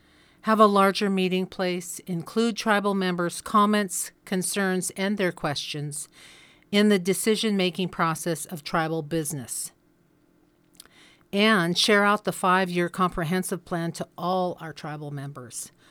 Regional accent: Wrangell, Alaska, United States; I was born and raised here in Wrangell in 1958, and I belong to the Kachuti clan.

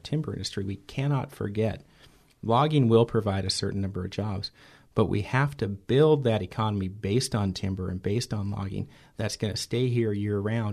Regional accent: Ketchikan, Alaska, United States; I grew up here in Ketchikan. I grew up in Southeast.

